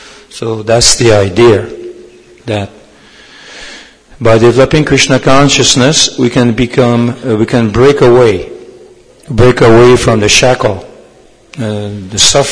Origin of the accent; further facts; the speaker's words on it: Canada; like I'm from Canada, and in Canada, if you go any city of Canada